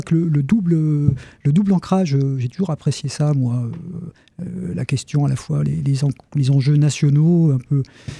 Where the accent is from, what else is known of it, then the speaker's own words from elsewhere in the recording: Pont-à-Mousson, Grand Est, France; also born or lived in Mont-Saint-Martin; now in Nancy, France; je suis né à Mont-Saint-Martin, donc dans le nord du département, et puis j'ai passé toute ma... Oui, je descends finalement, parce qu'après je suis arrivé à Pont-à-Mousson pour toute ma scolarité, jusqu'à mes études, début de mes études, et puis maintenant, Nancy.